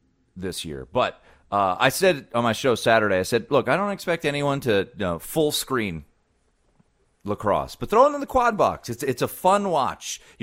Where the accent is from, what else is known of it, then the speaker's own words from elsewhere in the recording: Maryland, United States; And every so for me, growing up in Maryland, every Memorial Day weekend